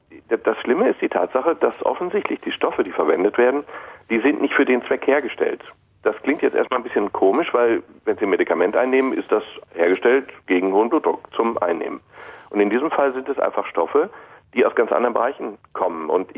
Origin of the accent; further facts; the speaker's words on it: North Rhine-Westphalia, Germany; Ich komme aus dem Ruhrgebiet.